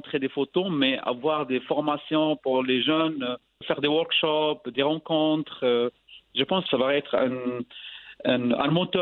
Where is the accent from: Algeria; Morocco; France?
Morocco; Casablanca, Casablanca-Settat; Moi, j'ai dit « Non, je viens de Casablanca, pas le film ».